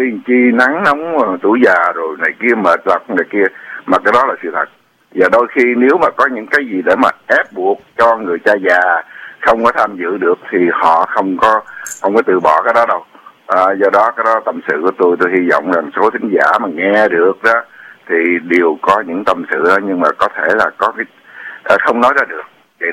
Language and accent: Vietnamese; Southern Vietnam, Vietnam; moved away as an adult; tôi sinh trưởng ở miền Nam Việt Nam thì tôi phải nhập ngũ